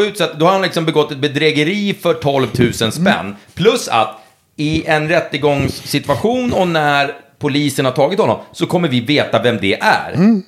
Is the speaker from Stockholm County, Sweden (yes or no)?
yes; Norrtälje, Stockholm County, Sweden; Norrtäljekille, det är ju där jag kommer ifrån. Det är mycket innavel där uppe.